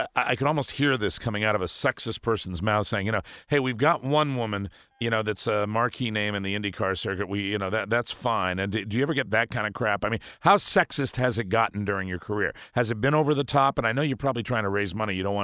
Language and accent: English; Ireland; I say that as an Irishman.